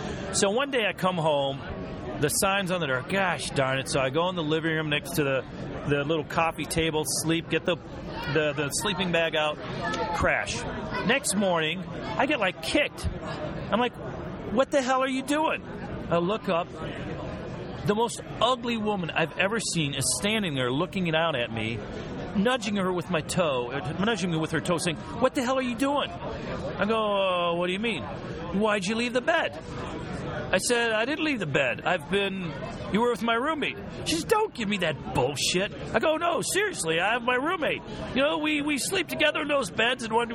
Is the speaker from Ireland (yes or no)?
no; Puerto Rico; also born or lived in Venezuela; I was I grew up in Puerto Rico, Venezuela, Puerto Rico.